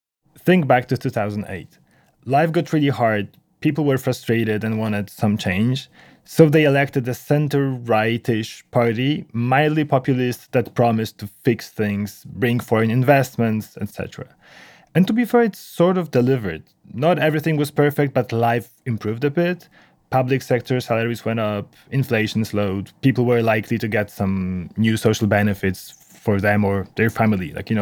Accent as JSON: {"language": "English", "country": "Poland", "said": "my home country Poland"}